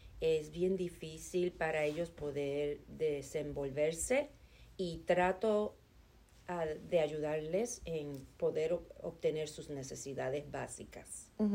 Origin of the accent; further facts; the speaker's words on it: Chicago, Illinois, United States; now in North Carolina, United States; me recuerda de mi niñez en Chicago, solo que en Chicago muy frío.